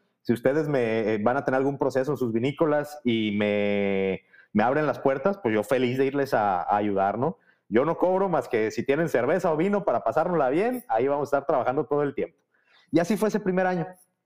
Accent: Guadalajara, Jalisco, Mexico; yo soy originario de Guadalajara

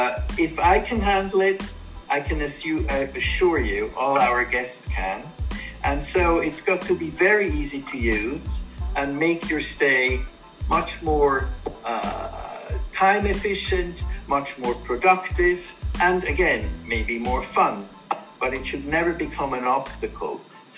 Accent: Switzerland; English is a second language; moved away as an adult; I wanted the adventure of the Far East. I grew up in Switzerland. I had worked in Europe, done some internships in the United States, and also wanted to see what Asia has to offer.

